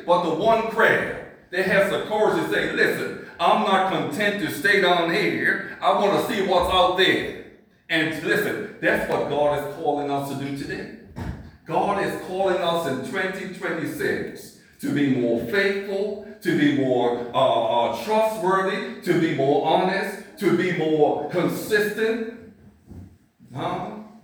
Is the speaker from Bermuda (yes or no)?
yes; Bermuda; also born or lived in United States; I'm originally from Bermuda. I went to the United States, and now I'm in.